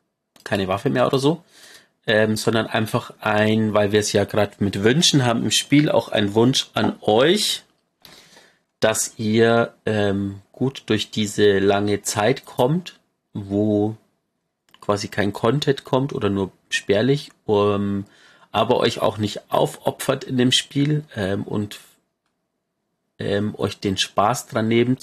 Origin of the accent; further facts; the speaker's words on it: Bavaria, Germany; Also zumindest ich komme aus Ostbayern, Niederbayern.